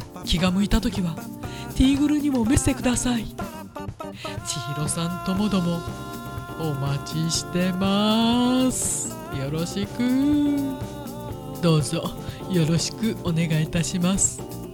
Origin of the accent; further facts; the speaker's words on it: Tokyo, Japan; これは東京人だからってまた叱られそうだけど。